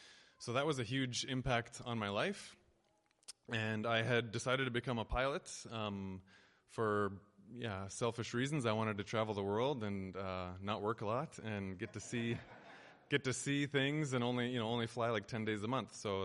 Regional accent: Ontario, Canada; moved away as an adult; I'm from Ontario, so the east, or the center, as we call it, if we're from Ontario. I was born and raised there and lived there till I was about 21

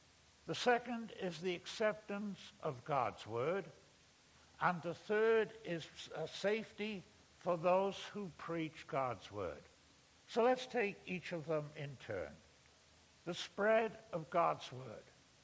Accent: United Kingdom; I grew up in Britain near what was a huge Roman fortress, one of the three big ones.

